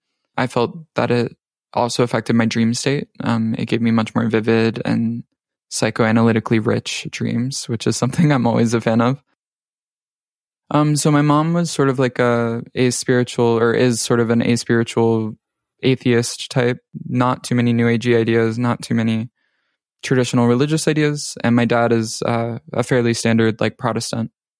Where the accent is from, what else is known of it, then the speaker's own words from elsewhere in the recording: the South, United States; I grew up in the South. I am sort of like a freelance creative type. And I now live in the Northeast